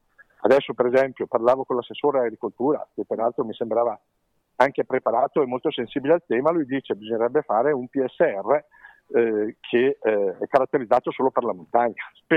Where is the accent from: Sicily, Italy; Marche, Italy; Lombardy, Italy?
Lombardy, Italy; Temù; io sono sempre stato impegnato comunque a livello amministrativo nel mio paese, a Temù